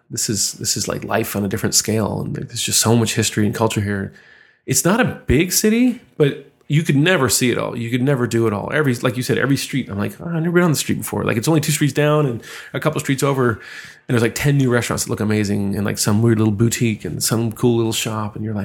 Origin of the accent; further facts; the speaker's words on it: Seattle, Washington, United States; But, like, I'm from Seattle. We don't have mass transit there.